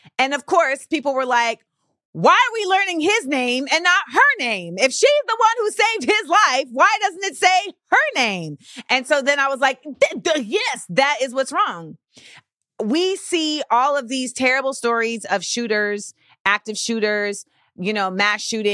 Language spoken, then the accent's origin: English; Florida, United States; I'm from Florida.